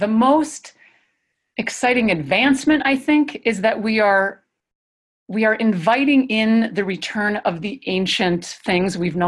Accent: Minnesota, United States; And I grew up in Minnesota, so there's lots of camping to be done here in Minnesota, and beautiful camping.

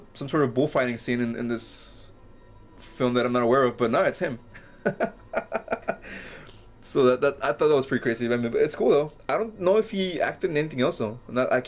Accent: Mexico; English is a second language; when I grew up in Mexico, I'd watch all the movies that were in English with Spanish subtitles, so I've been reading subtitles since I was a little kid.

